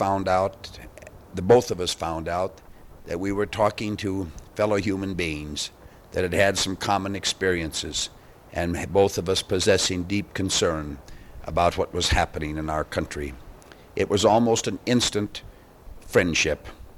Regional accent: Dolan, South Dakota, United States; also born or lived in Wallace / Huron; I was born in Wallace, South Dakota, but I later on, as a little boy, went to Dolan, South Dakota with my mother and father, went through elementary and high school in Dolan

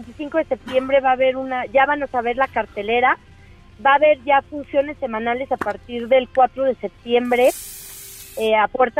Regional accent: Mexico; es parte de nuestra cultura y de nuestra vida como mexicanos

